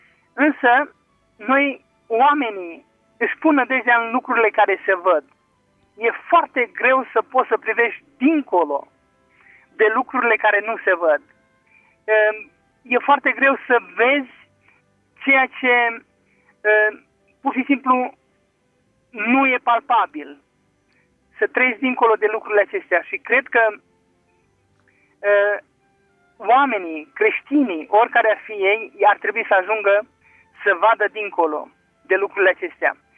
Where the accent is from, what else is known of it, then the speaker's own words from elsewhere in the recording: Satu Mare, Satu Mare County, Romania; Din Satul Mare